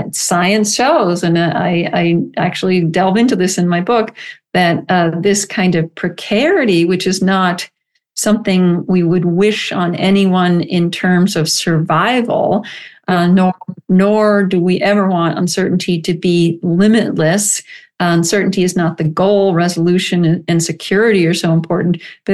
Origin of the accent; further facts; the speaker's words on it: Boston, Massachusetts, United States; also born or lived in Japan; And now I grew up around Boston. I went to college in Connecticut. And then shortly after that, I moved to Japan